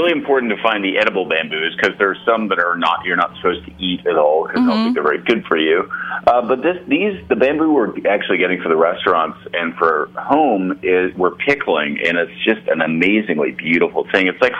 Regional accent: Ottawa, Ontario, Canada; also born or lived in Montreal; growing up in Ottawa and Montreal.

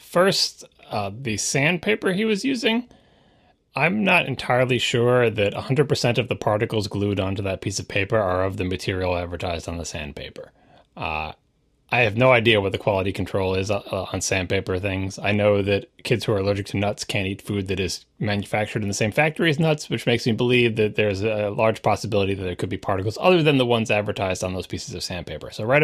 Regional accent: Long Island, New York, United States; maybe it's because I'm from Long Island and I just expect to have sand in all my clothing pockets

